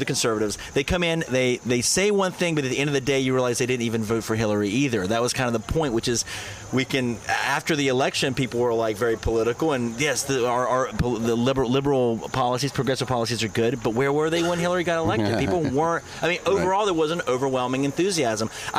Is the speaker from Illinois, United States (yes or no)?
no; North Carolina, United States; now in New York, United States; I'm from North Carolina. I mean, I've been in New York for 7 years, but I come from a socially progressive but conservative, very conservative, fiscally conservative region, North Carolina